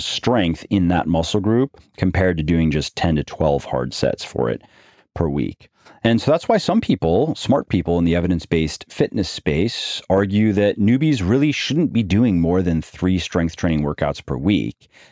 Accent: Florida, United States; I grew up in Florida, but I never was able to acclimate really to the summer

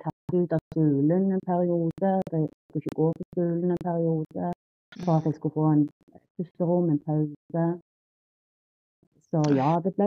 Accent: Rogaland, Norway; Jeg kom jo fra Rogaland.

